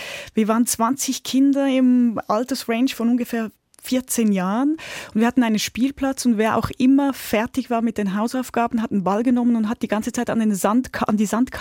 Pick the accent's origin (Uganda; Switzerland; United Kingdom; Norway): Switzerland; Küsnacht, Zurich; now in Munich, Germany; ich bin aufgewachsen in Küsnacht, ich habe 2 ältere Brüder